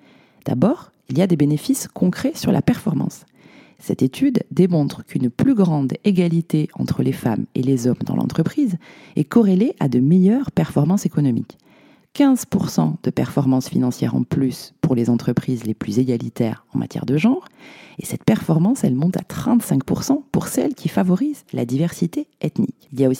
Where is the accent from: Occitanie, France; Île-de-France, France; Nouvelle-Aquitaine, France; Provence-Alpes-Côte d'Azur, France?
Occitanie, France; Moi, je suis née en Aveyron dans les années 80. J'y ai fait toutes mes études, de la maternelle au lycée, et autant vous dire qu'à l'époque, sur les photos de classe, nous étions tous blancs et issus du même milieu social.